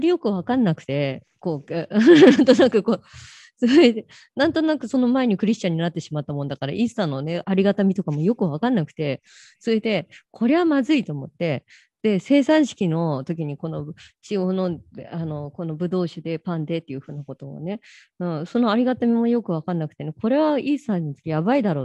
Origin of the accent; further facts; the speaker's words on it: Hokkaido, Japan; 私は北海道出身なので、北海道って教会いっぱいあるんですよ。